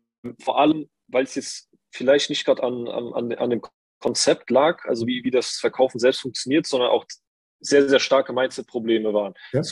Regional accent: Saarbrücken, Saarland, Germany; Hi, ich bin 21, ich komme aus Saarbrücken, aus dem wunderschönen Saarland.

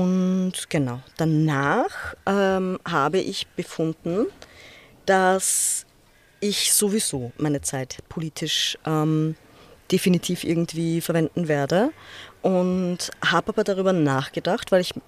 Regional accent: Vienna, Austria; born there; Ich bin gebürtige Leopoldstädterin

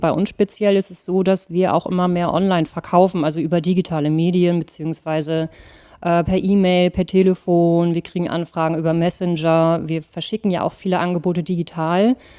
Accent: Ratzeburg, Schleswig-Holstein, Germany; Ich bin in Ratzeburg tatsächlich aufgewachsen, geboren und habe da viele Jahre ja auch gelebt, bis ich im Endeffekt mit der Schule fertig war und war da ein absolutes Wasserkind. Also wir haben auch relativ nah am See gewohnt

